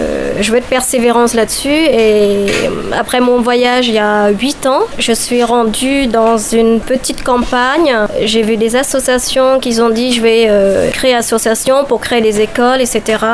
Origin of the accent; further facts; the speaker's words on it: Cambodia; now in France; c'est le fait que j'ai quitté le Cambodge, il y avait la guerre.